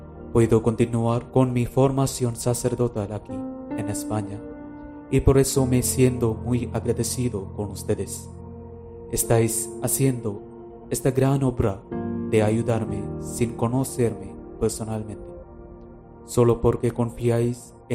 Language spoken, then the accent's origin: Spanish; India; En mi país, India, atraviesa momentos complejos